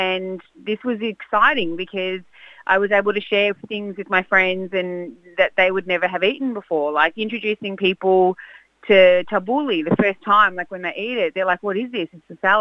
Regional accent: Adelaide, South Australia, Australia; born there; So I was born here in Australia, in Adelaide. Parents were both migrants from Lebanon, so they came here in the 70s.

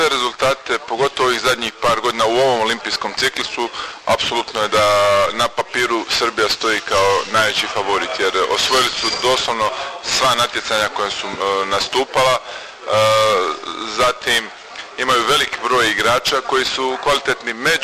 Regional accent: Dubrovnik, Dubrovnik-Neretva County, Croatia; pošto ipak dolazim iz ovih područja, znači ja sam iz Dubrovnika, iz grada vaterpola dolazim

